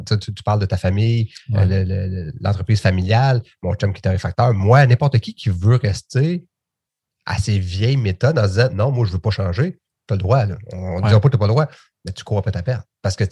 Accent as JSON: {"language": "French", "town": "Berthierville", "region": "Quebec", "country": "Canada", "tie": "born or raised there", "lives_now": "Nicolet, Canada", "said": "Je viens de Berthier officiellement."}